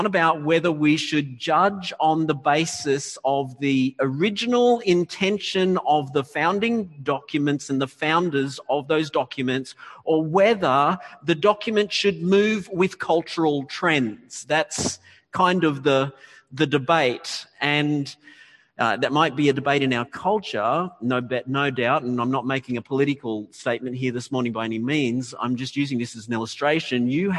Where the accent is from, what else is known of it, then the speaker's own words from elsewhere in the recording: Australia; law as an Australian, it just all doesn't come out right, does it?